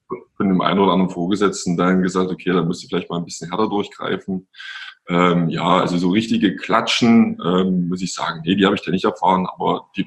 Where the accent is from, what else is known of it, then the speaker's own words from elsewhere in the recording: Pirna, Saxony, Germany; Also meine Wurzeln, die liegen in Pirna, das ist bei Dresden. Da bin ich groß geworden, ich bin Jahrgang 82. Und ja, bin hier aufgewachsen, in einem sehr behüteten Elternhaus